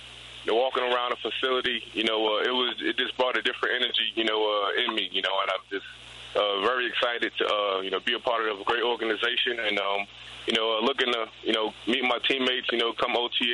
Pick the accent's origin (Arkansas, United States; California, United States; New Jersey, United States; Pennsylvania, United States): New Jersey, United States; being that we're both from Jersey and we both know of each other a little bit.